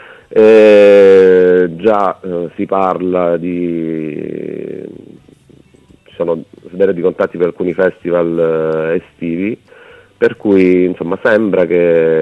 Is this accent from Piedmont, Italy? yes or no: no; Barcellona Pozzo di Gotto, Sicily, Italy; io sono di Barcellona Pozzo di Gotto, okay, che è paese in provincia di Messina.